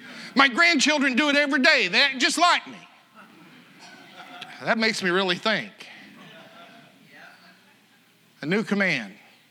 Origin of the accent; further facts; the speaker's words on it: Ireland; I'm an Irishman. The Irish tell stories. Where I grew up, they believed that half of the lesson was telling the text.